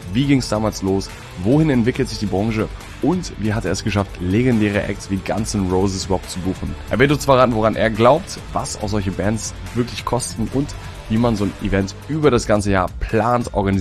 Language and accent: German; Nahe, Schleswig-Holstein, Germany; Ja, Schleswig-Holstein. Ich bin zwischen Norderstedt und Segeberg.